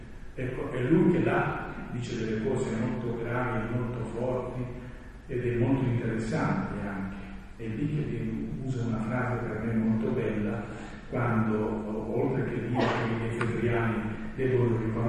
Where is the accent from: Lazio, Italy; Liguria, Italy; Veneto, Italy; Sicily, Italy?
Sicily, Italy; durante un dibattito a Catania, io sono siciliano